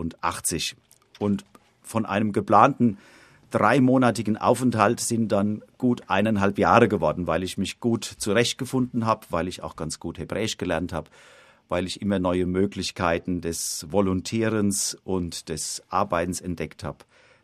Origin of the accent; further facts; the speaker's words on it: Germany; Ich bin 2008 wieder in meine Heimat zurückgekehrt